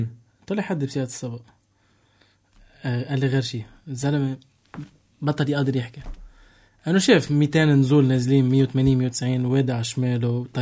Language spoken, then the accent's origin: Arabic; South Governorate, Lebanon; طلعنا على ضيعتي حبيبه قلبي فوق جزين